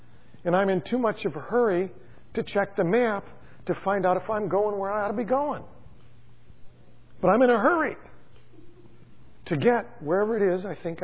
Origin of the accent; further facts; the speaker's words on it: Illinois, United States; moved away as an adult; 1969, I moved from Illinois to California.